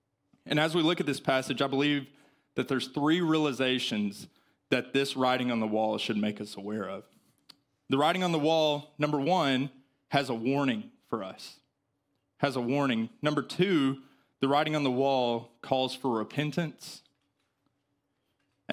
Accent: Arkansas, United States; Well, I'm from Arkansas, so I can't get much higher than about 15.

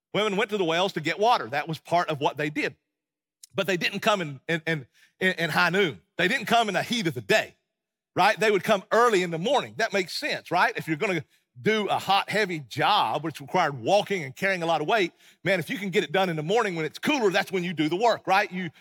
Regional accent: Tennessee, United States; And I'm from East Tennessee, and so that's what we did, right?

